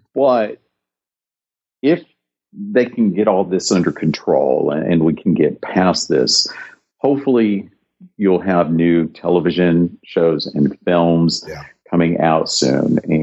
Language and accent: English; Kentucky, United States; accent: Kentucky; growing up in Kentucky and getting rid of that accent for the purposes of what I do has helped me be able to work with other accents.